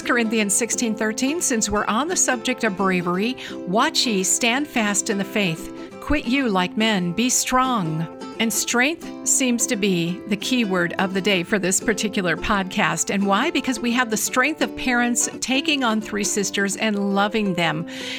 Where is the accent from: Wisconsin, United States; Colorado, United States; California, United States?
California, United States; I grew up in California, so I kind of got to see some of this firsthand